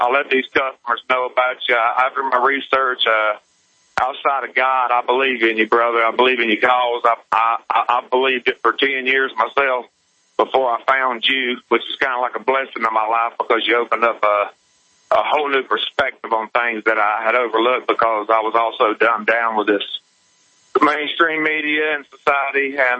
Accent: North Carolina, United States; I'm from North Carolina, so I just wanted to let you know that North Carolina, the way I was raised, we say thank you anyway.

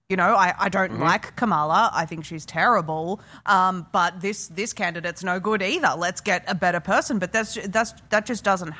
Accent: Australia; I obviously, I'm an Australian

